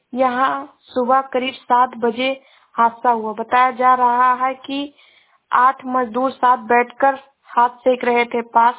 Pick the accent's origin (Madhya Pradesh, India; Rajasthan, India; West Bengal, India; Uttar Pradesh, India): Uttar Pradesh, India; मैं जिला श्रावस्ती से हूँ।